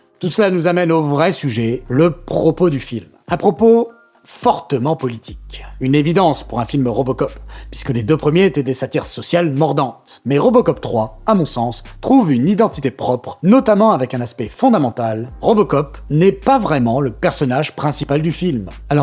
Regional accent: France; Et mine de rien, bah, on est français, donc la révolution, ça parle.

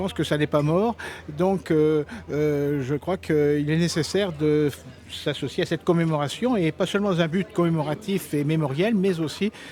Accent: Nantes, Pays de la Loire, France; Je viens de Nantes.

